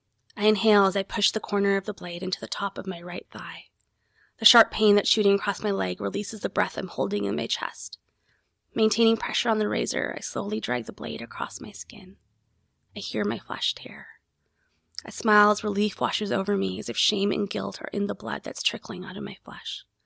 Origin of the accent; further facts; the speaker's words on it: Edmonton, Alberta, Canada; I grew up in Edmonton. Okay. So a city in the prairies. And I did grow up with a lot of brown people